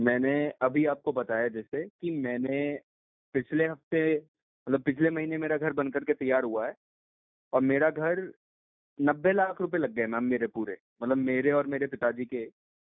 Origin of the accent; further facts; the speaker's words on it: Sikkim, India; मैंने अभी नया घर बनवाया है और मैं सिक्किम का रहने वाला हूँ।